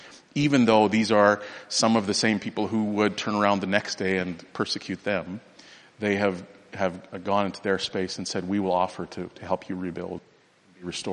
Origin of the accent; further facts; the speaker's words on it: Canada; We're Canadian and we're seeing it in the Canadian context.